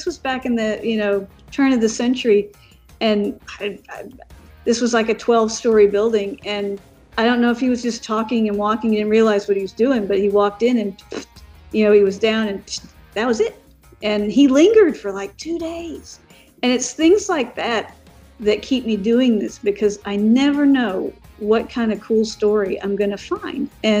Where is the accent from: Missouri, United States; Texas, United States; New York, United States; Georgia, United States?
Georgia, United States; Fayetteville; now in Atlanta, United States; near where I grew up in Fayetteville, Georgia. I live in Atlanta, but Fayetteville's about an hour, about probably 30 minutes south of downtown Atlanta.